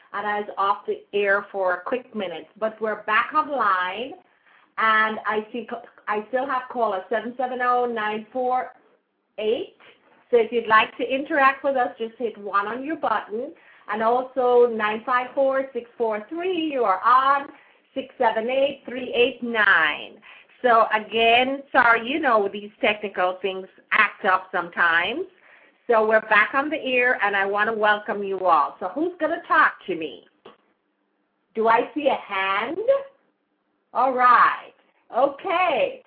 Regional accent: Jamaica; remembering the back in the days when we grew up in Jamaica

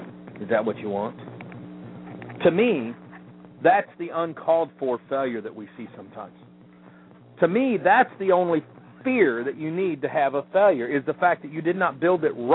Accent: the South, United States; I'm just listening. I'm from the South.

